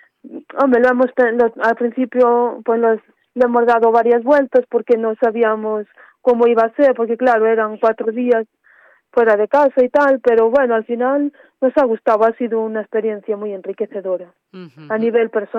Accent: Buxán, Galicia, Spain; Sí, yo soy de Buxán, de un pueblo del Ayuntamiento de Obolo, pequeño, un pueblo pequeño.

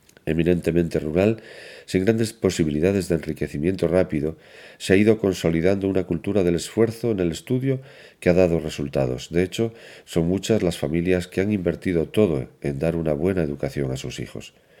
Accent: Castile and León, Spain; los castellanos y leoneses debemos estar más orgullosos

